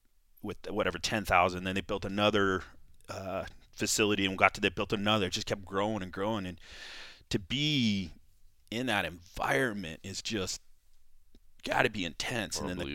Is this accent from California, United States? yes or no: yes; California, United States; where I grew up in California, wrestled in California, which is a huge state for wrestling